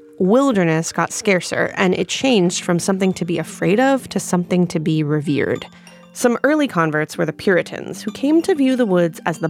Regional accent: San Diego, California, United States; I grew up in San Diego, The few times we went camping as a kid involved taking our minivan to the beach.

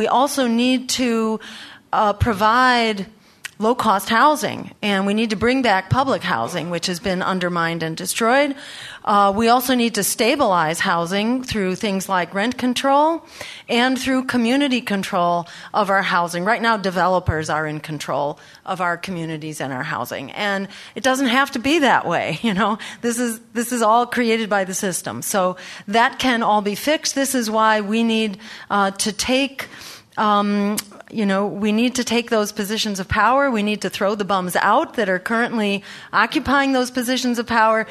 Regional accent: Lexington, Massachusetts, United States; I was on the town meeting for my hometown in Lexington.

